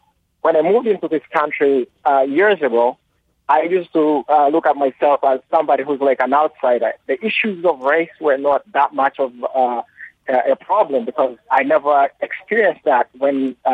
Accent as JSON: {"language": "English", "country": "Uganda", "moved": "yes", "said": "I'm immigrant from Uganda."}